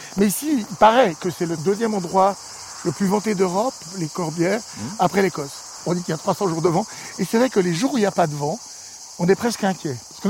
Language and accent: French; Switzerland; Chez nous, en Suisse, ben, on a un peu mal à la tête, il fait humide, il fait chaud